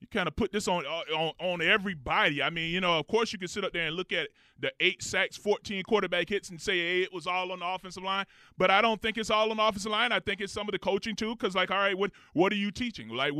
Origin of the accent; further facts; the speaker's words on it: Florida, United States; Oh, well, you know, I'm from the South anyway, so I'm good.